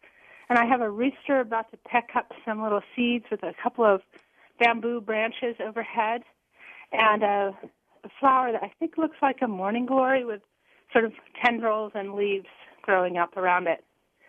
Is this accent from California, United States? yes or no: yes; Berkeley, California, United States; And when I was growing up in Berkeley, my mother took some Fumier painting classes from Mr. Obata